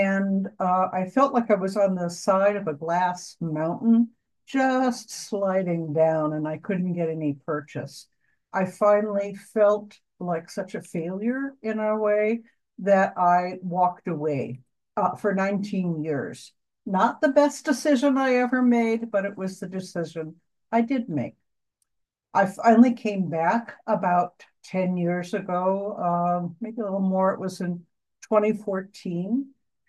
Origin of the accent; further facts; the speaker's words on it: New Jersey, United States; I'm from South Jersey.